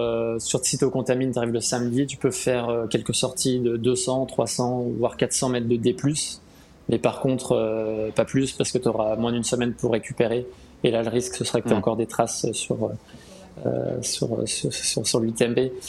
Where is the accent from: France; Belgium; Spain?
France; the Alps; je viens des Alpes. Donc pour moi, 800 mètres ou 1000 mètres d'altitude, je ne trouve pas ça forcément très élevé.